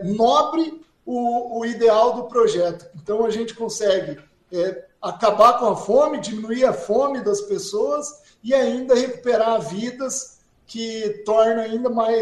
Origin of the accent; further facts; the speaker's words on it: Paraná, Brazil; Quem é oeste do Paraná, eu sou do oeste do Paraná, sabe, a nossa educação foi dada aquela que é o desperdício zero.